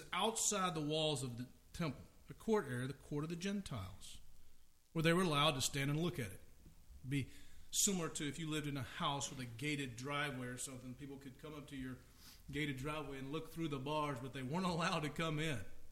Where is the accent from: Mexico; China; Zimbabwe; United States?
United States; the South; I grew up in the South, lived it and grew it up with it.